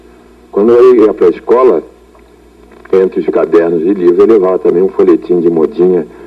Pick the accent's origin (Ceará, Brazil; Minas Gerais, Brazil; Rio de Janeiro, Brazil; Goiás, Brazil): Rio de Janeiro, Brazil; born there; Eu nasci no Rio, no subúrbio da Central, uma estação chamada Engenho de Dentro. Aquele tempo era a Rua Augusta, número 25, hoje é General Clarindo.